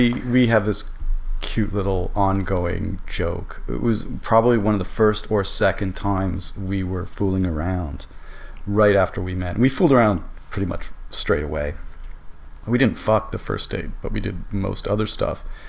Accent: Toronto, Ontario, Canada; growing up in Toronto, which is the culture here is very, very puritanical. It's very old school Protestant.

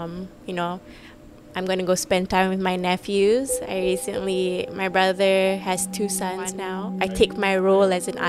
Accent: Malaysia; And as a Malaysian as well

